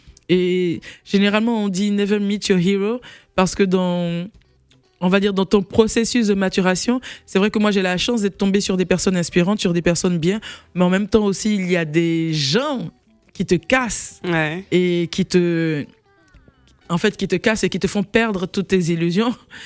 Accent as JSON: {"language": "French", "country": "Benin", "tie": "born or raised there", "said": "Je suis née, j'ai grandi au Bénin"}